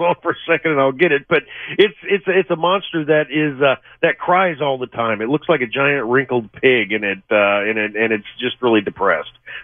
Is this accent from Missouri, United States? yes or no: yes; Missouri, United States; newspaper about Bigfoot sightings out in Louisiana, Missouri, and thinking, my gosh, there's monsters in my home state?